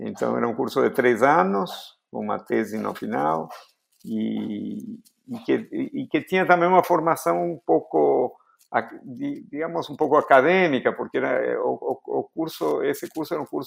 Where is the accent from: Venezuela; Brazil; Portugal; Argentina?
Argentina; Portuguese is a second language; moved away as an adult; eu nasci na Argentina e eu vivi na Argentina até os 25 anos. Isso quer dizer que eu saí de lá nos anos 70, em 77. Desculpa, em 75 saí a primeira vez.